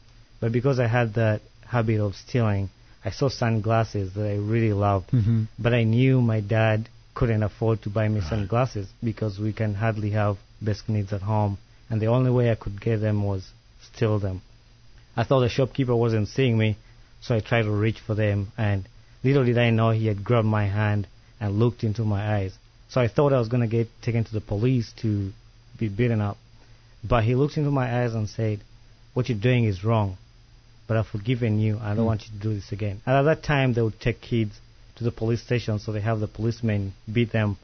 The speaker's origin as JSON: {"language": "English", "country": "Uganda", "said": "and I'm from Uganda."}